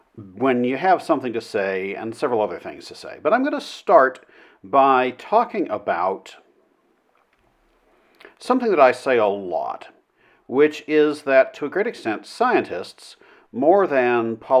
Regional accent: United States; the United States, my home country, has recently done some things

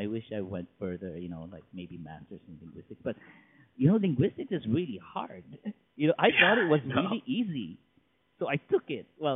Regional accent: Philippines; born there; I was born in the Philippines, and Philippines has a lot of Spanish influence, right?

